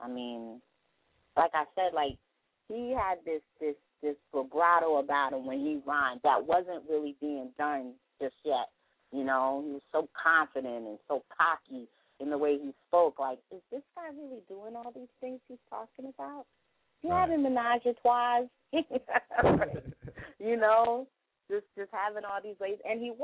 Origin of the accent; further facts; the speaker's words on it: New York, United States; So he reps New York, and we're from New York, so I think it touched us more than it would touch.